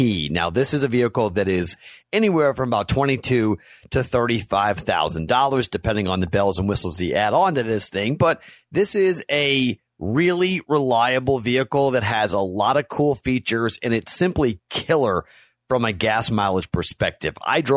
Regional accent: Boston, Massachusetts, United States; I'm from Boston.

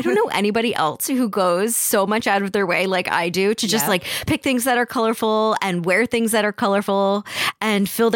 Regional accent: New Jersey, United States; was from a local Instagram account here in New Jersey, because we're both from New Jersey.

